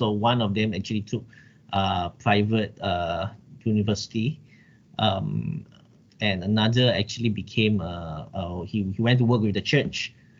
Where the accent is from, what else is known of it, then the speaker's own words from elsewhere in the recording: Penang, Malaysia; growing up in Penang, St. Xavier's, that gave me the privilege of being English speaking